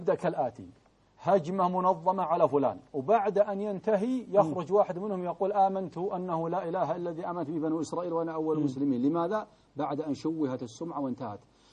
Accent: Saudi Arabia

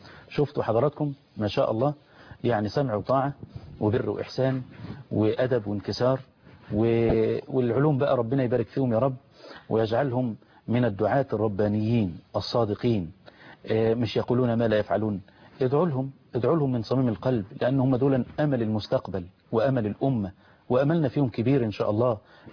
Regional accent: Egypt; بلدنا مصر

